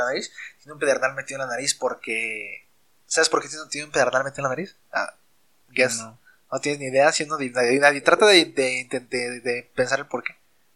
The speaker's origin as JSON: {"language": "Spanish", "country": "Mexico", "said": "nosotros somos mexicanos, para la gente que nos escucha en otros lugares, nosotros somos mexicanos"}